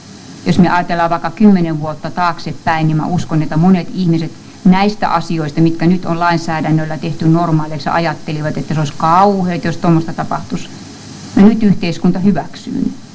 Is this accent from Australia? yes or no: yes; Australia; now in Finland; Ainakin meillä Australiassa, mä en tiedä miten täällä Suomessa suhtaudutaan asiaan